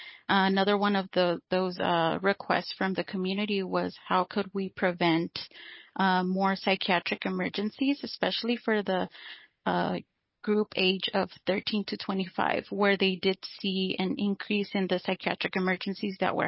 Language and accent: English; California, United States; Well, I was born and raised here in Imperial Valley.